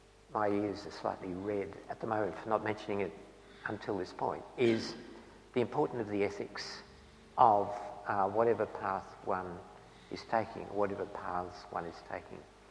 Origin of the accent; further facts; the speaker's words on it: Australia; it's difficult to not fall into a state of terminal shame being an Australian at the moment.